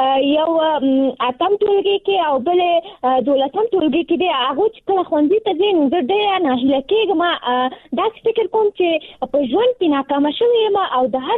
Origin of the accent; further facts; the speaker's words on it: Nangarhar, Afghanistan; now in Kabul, Afghanistan; ما د ننګرهار د ولایت نه فعلاً په کابل کې ژوند کوم او زه هم د نهم ټولګي زده کوونکی یم